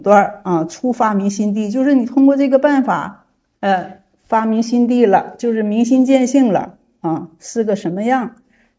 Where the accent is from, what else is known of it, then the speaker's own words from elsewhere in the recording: Northeast China, China; accent: Northeastern Mandarin; 我们东北话拉胯了，